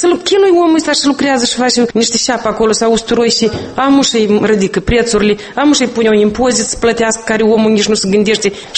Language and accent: Romanian; Moldova; Cetățean al Moldovei, oricum, fiindcă aici sunt născut, aici sunt crescut, aici sunt părinții, da, eu mă mândresc că sunt moldovancă. Nu pot să zic că sunt româncă și nici rus nu pot să spun.